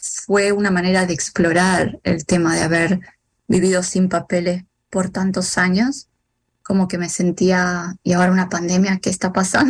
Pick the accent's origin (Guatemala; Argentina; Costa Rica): Argentina; San Miguel de Tucumán, Tucumán; born there; also born or lived in Termas de Río Hondo, Santiago del Estero; nací en Tucumán, en San Miguel de Tucumán, en el norte de Argentina. Y luego viví también en las Termas de Riondo, en Santiago del Estero.